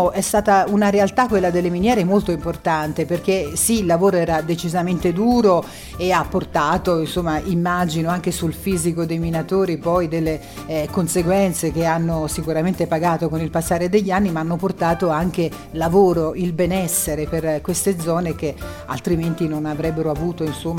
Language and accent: Italian; Sinalunga, Tuscany, Italy; io sono di Sinalunga quindi parlo già come una senese, diciamo